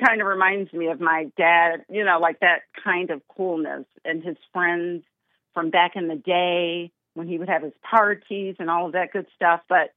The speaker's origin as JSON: {"language": "English", "town": "Aurora", "country": "United States", "said": "No. I'm from Aurora. My dad came here to work like 25 or 30 years ago."}